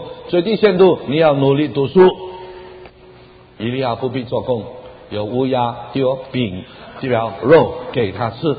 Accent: China; 我们中国人总是要存一点钱的啊

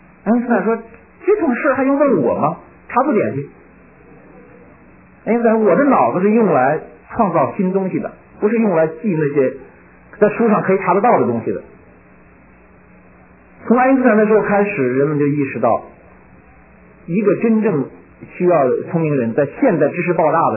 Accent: China; 我们小时候在农村的时候啊，在中国大陆

